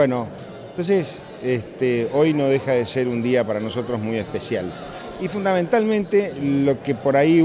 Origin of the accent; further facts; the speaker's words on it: Misiones, Argentina; soy misionero, no soy santafesino ni sunchalense, pero sí lo siento como parte.